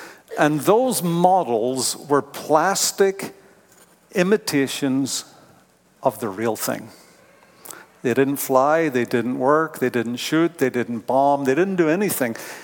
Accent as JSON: {"language": "English", "town": "Belfast", "region": "Northern Ireland", "country": "United Kingdom", "tie": "born or raised there", "lives_now": "United States", "said": "So I'm from Northern Ireland. I was born in Belfast."}